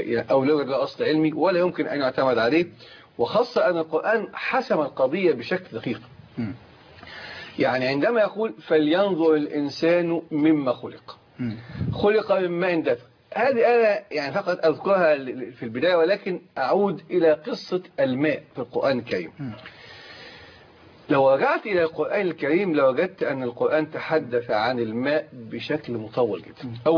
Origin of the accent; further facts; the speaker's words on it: Egypt; كعرب أو كمصري أنا